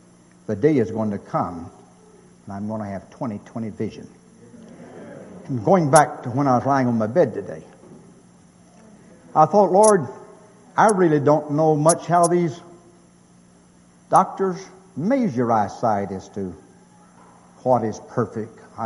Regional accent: North Carolina, United States; as a farm boy from North Carolina, and that is my home state, I was such a farm boy, I almost had to live so far back in the mountains, I almost had to lay down on my back to see the sun.

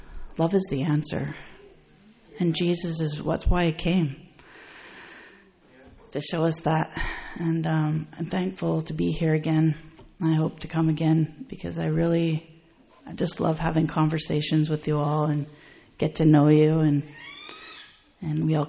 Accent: Victoria, British Columbia, Canada; I'm from Victoria, BC.

